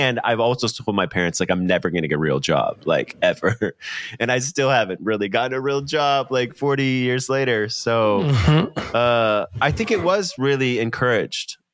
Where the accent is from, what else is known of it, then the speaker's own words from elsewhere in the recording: Minnesota, United States; because I'm from Minnesota, during the summer we play volleyball.